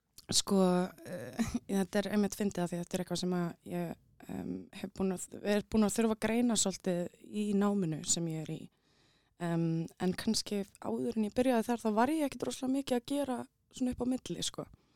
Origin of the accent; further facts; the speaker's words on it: Álftanes, Capital Region, Iceland; ólst upp á Altanis en við fórum í það sem hét Bessin.